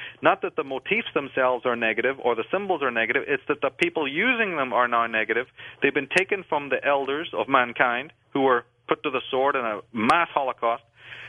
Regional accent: Ireland; growing up in Ireland taught me this, is things become very lucid

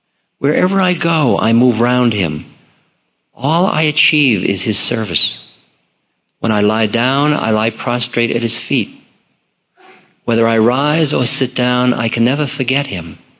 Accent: United States

